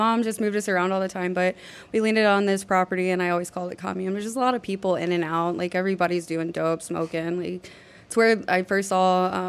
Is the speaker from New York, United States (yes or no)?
no; Illinois, United States; I'm from Central Illinois, and it's like I call myself one of the children of the corn.